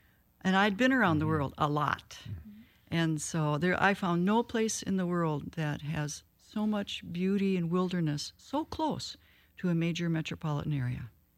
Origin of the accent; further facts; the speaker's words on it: Minnesota, United States; I spent most of my life in Minnesota. I was born in Wisconsin.